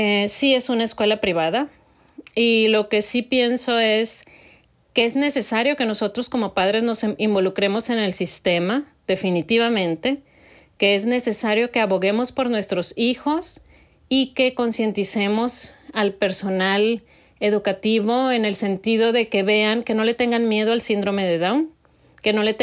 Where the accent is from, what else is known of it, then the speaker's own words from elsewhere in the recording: La Paz, Baja California Sur, Mexico; soy mamá de … somos de La Paz, Baja California Sur, México.